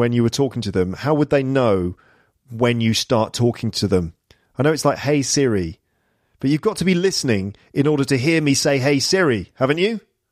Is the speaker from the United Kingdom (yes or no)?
yes; United Kingdom; as a Brit